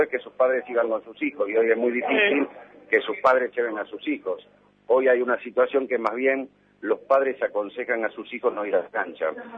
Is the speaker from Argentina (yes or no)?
yes; Argentina; Me siento con una satisfacción enorme, enorme. Como argentino